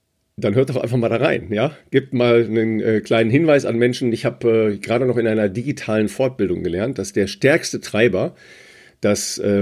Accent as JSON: {"language": "German", "town": "Dorsten", "region": "North Rhine-Westphalia", "country": "Germany", "tie": "born or raised there", "said": "das ist die Initiative der Brustkrebslauf in Dorsten. Und ich so, what? Meine Heimat?"}